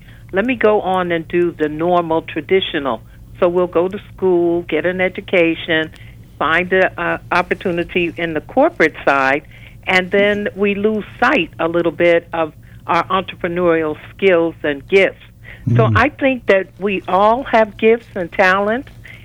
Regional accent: New York, United States; because I'm from New York, we went to a school that was very diversified in our students

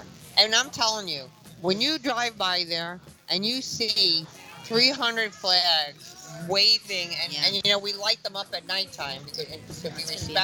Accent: United States; born there; I'm grateful that I'm born in the United States of America.

